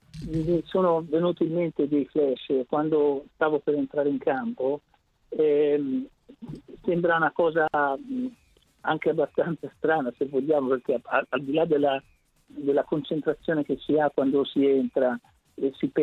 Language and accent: Italian; Prato, Tuscany, Italy; sono nato a Prato, vicino a Prato, stavo vicino alla campagna